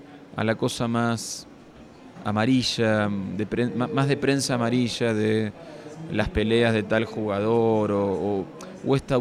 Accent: Argentina; fue un medio con el que muchas generaciones de argentinos y de latinoamericanos, me atrevo a decir, nos criamos

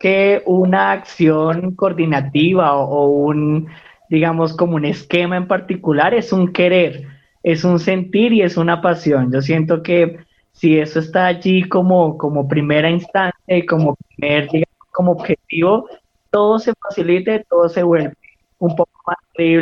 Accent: Bogotá, Colombia; Yo soy acá de Bogotá. Mi mamá es de Falan, Tolima, y mi papá es del Guamo, Tolima.

